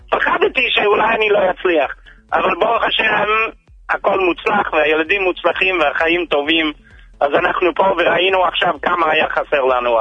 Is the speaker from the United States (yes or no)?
yes; New Jersey, United States; now in Israel; אני עליתי מניו ג'רזי.